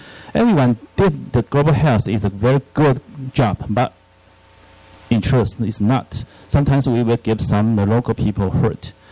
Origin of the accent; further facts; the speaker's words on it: Taiwan; English is a second language; from Taiwan.